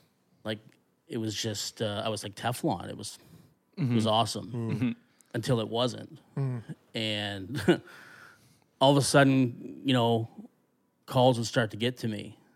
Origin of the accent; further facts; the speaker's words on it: New Minas, Nova Scotia, Canada; Now, before that, I mean, I grew up in the Annapolis Valley in New Minas.